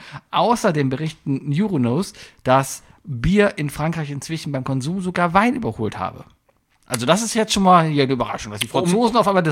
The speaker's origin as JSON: {"language": "German", "town": "Cologne", "region": "North Rhine-Westphalia", "country": "Germany", "tie": "born or raised there", "said": "Ja, aber ich bin Kölner Stadtkind."}